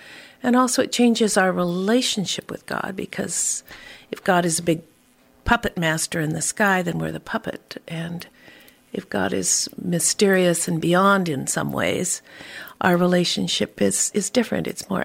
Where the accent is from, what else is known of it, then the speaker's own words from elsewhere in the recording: Bellingham, Washington, United States; a Jesus People movement that was all the rage at the time in my hometown of Bellingham.